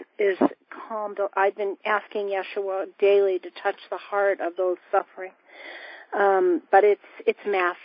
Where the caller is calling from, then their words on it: Lake Arrowhead, California, United States; I'm calling from Lake Arrowhead, California.